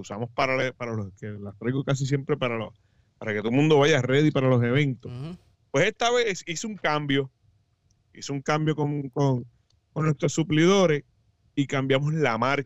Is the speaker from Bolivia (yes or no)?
no; Puerto Rico; Mucha gente, como todo boricua, dejó todo para último.